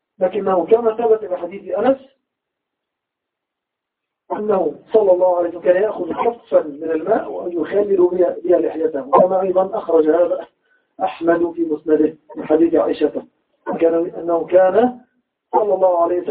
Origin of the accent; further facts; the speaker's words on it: Egypt; عند العامة عندنا في مصر يسمون العقب بالكعب